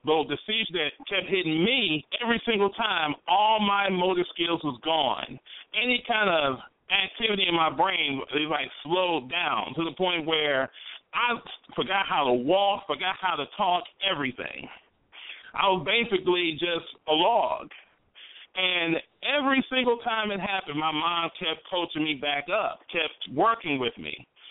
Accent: Spring Hill, Louisiana, United States; I come from Spring Hill, Louisiana.

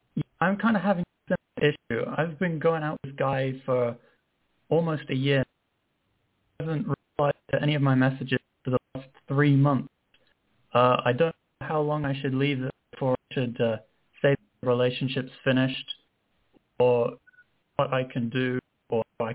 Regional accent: England, United Kingdom; I'm from England.

